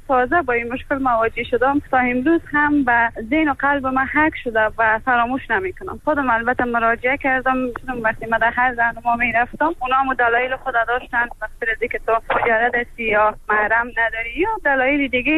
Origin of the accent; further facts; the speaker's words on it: Afghanistan; من از افغانستان اومدم